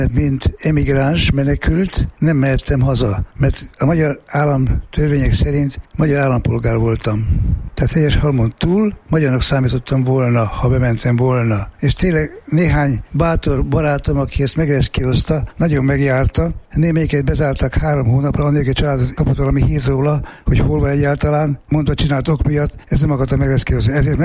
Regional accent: Vienna, Austria; A feleltem igen egyszerű. Bécsi, magyar vagyok.

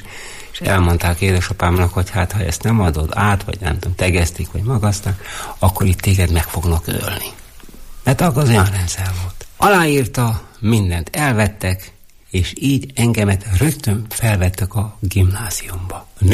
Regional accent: Gârceiu, Sălaj, Romania; Én szilárdsági gyerek vagyok, ott születtem Szilágy Görcsönybe. Apai, anyai ágon gazdálkodtak, paraszt emberek voltak, nagyon szorgalmas paraszt emberek voltak

